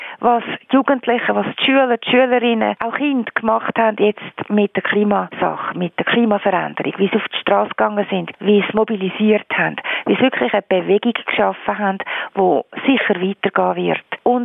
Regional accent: Finland; German is a second language; now in Germany; In meiner Heimat Finnland ist das zum Beispiel so.

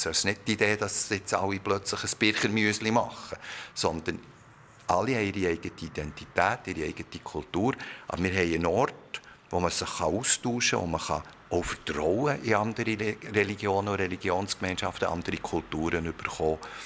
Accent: Bern, Switzerland; Also ich bin in Bern geboren, Bern in die Schule gegangen, Bern studiert und auch in Bern angefangen. Von dem her bin ich wirklich ein Berner im klassischen Sinn. Auf der anderen Seite bin ich Secondo, weil meine Eltern sind aus dem Ausland in die Schweiz zugezogen.

